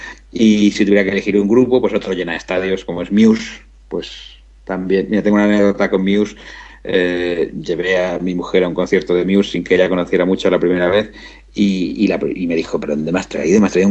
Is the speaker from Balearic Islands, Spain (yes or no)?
no; Madrid, Community of Madrid, Spain; Soy madrileño, aquí nací, me encanta mi tierra.